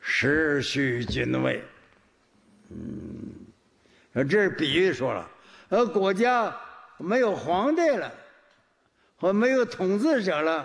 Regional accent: Northeast China, China; born there; 我生在东北，我东北是三个土匪头子，那时候叫奉天，奉天吉林黑龙江

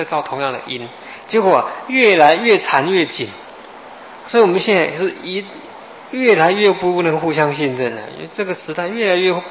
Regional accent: China; 那我们中国人呢、啊，这个脑筋转得很厉害，

